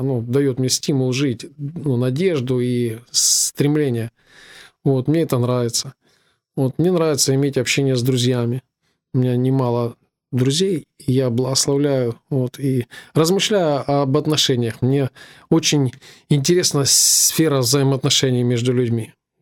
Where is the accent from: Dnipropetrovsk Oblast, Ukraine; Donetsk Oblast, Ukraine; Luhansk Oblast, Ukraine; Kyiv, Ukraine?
Donetsk Oblast, Ukraine; Sloviansk; мне 46 лет. Вот я родился в Славянске, вот, и учился, и рос здесь же.